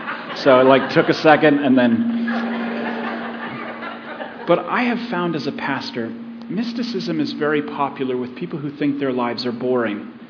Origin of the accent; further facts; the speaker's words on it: Arizona, United States; You know, I grew up in Arizona. I mean, if you've ever gone to Sedona, you'll see what I'm talking about.